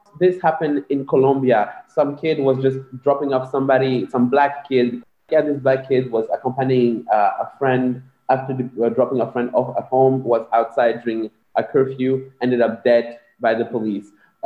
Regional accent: Rwanda; now in Belgium; I come here from Rwanda, and we still organize ourselves within like national state diasporas.

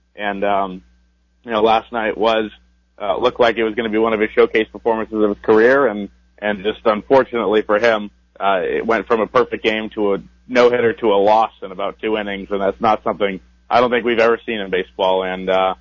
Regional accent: Massachusetts, United States; And, like, I'm from Massachusetts, diehard Patriots fan, so I was all on board with them chasing 16-0 back then.

